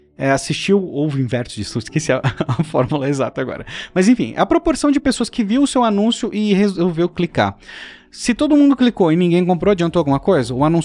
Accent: São Paulo, Brazil; apesar de ser criado em São Paulo, eu não sou paulista, eu sou carioca, né? Mas eu sou criado, né, desde que nasci em São Paulo.

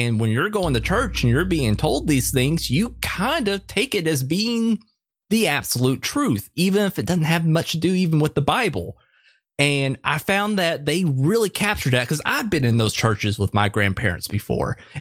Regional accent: Tennessee, United States; You know, I grew up in Podunk Nowhere, Tennessee, in the southeast area. So a lot of agriculture. The biggest city is Nashville, and it's, you know, 5 hours away.

